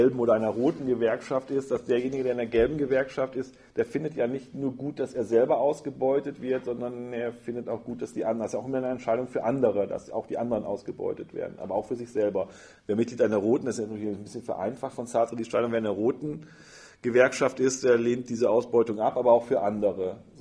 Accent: North Rhine-Westphalia, Germany; ich komme ja aus dem Münsterland, also aus der Nähe des Ruhrgebiets, wo die Leute stolz darauf sind, in der fünften Generation bei Krupp zu arbeiten.

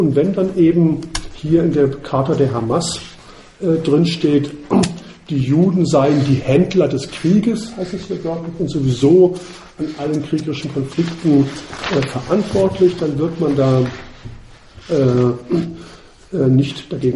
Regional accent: Southern Germany, Germany; wer sich ein bisschen im Süden, wo ich herkomme, auskennt

